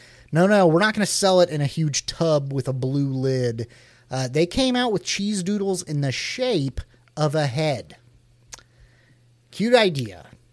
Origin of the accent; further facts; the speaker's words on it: Midwest, United States; growing up in the Midwest like I did